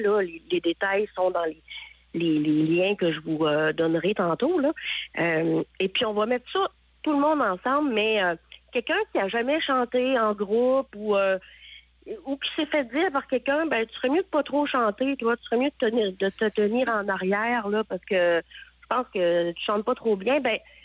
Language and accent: French; Grande-Vallée, Quebec, Canada; Puis quand on nous demande tu viens d'où, on se promène des fois un petit peu partout dans le monde. On dit je viens de Grande-Vallée, je vais te montrer.